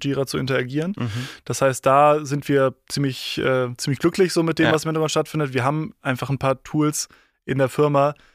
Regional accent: Munich, Bavaria, Germany; ich komme aus München

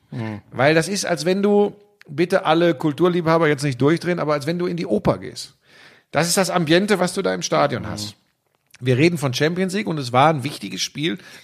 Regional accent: North Rhine-Westphalia, Germany; da bin ich aber wirklich so vielleicht auch ein Kind des Ruhrgebiets.

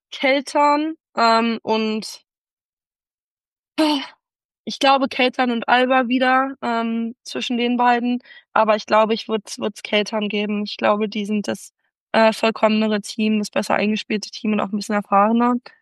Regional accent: Berlin, Germany; weil ich als Berlinerin muss natürlich irgendwas aus Berlin drin haben.

